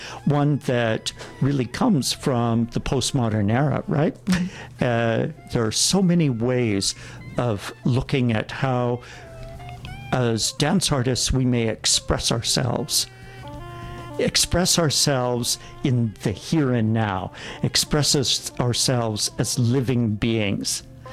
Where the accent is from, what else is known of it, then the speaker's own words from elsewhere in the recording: Canada; as a Canadian, or as Canadians, we'd hold dear to ourselves.